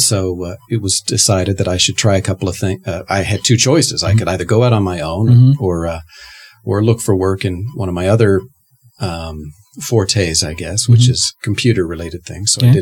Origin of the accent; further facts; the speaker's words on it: Denver, Colorado, United States; also born or lived in Las Vegas; And I grew up here in Denver for the most part, born in Vegas.